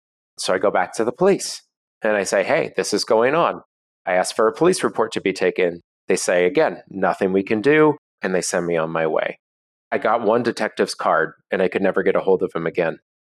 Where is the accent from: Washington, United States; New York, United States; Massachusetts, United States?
Washington, United States; Seattle; because I'm in my hometown of Seattle doing what I love to do with the scholarship program.